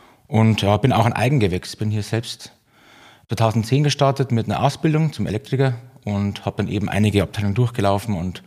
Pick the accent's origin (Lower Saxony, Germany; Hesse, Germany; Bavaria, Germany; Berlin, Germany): Bavaria, Germany; Neumarkt in der Oberpfalz; also born or lived in Nuremberg; Ich bin eigentlich geboren in Nürnberg, aber waschechter Oberpfälzer. Bin hier in der Gegend in Neumarkt in der Oberpfalz aufgewachsen, in einem beschaulichen Dorf. Nicht mehr als 50 Einwohner, das heißt sehr ländlich geprägt.